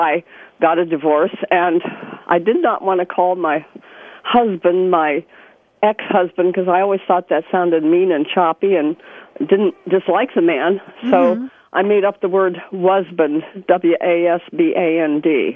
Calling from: Arcata, California, United States; I'm calling from Arcata, California.

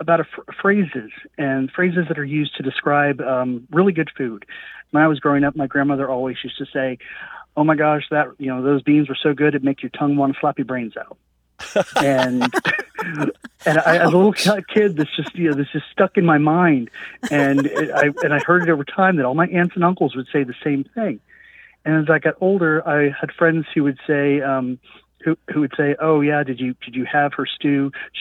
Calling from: Jacksonville, Florida, United States; Hi, this is … I'm calling you from Jacksonville, Florida, where I listen on WJXT.

